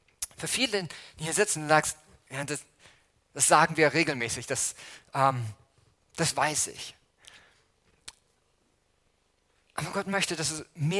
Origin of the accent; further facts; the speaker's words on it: Hamburg, Germany; In Hamburg, wo ich herkomme, gibt es eine Straße